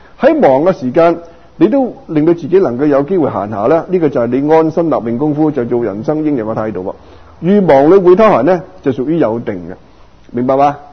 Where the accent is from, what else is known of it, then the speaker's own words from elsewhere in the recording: Guangdong, China; 我哋廣東人講盡人事啦